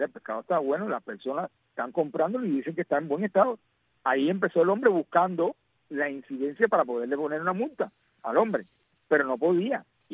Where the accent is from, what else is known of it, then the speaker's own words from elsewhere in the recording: Cuba; un chivatazo, como decimos cubanos.